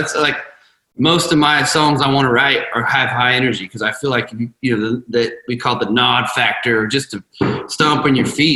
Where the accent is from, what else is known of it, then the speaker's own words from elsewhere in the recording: West Coast, United States; And it's not just because I'm from West Coast.